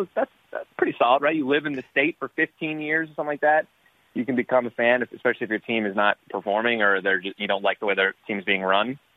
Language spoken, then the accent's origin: English; Illinois, United States; So my dad was a Lions fan. And then when I was born, we moved over to Illinois.